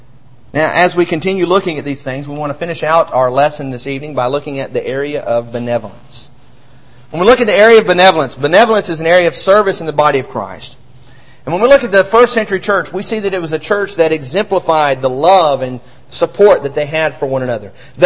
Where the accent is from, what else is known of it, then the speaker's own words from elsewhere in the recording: Alabama, United States; I grew up in North Alabama where there's about 20 or 30 in one county, about another 30 in another county, and 100 over in the next county.